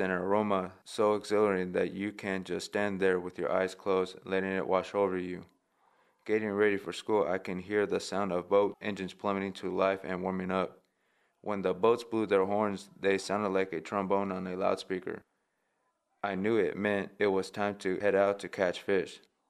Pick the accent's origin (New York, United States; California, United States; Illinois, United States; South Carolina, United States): California, United States; Monterey; Growing up in Monterey, I woke up to the smell of ocean and pine trees.